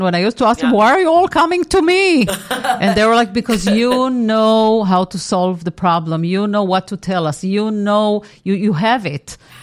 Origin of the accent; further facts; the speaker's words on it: Israel; It's also the environment that I was raised in Israel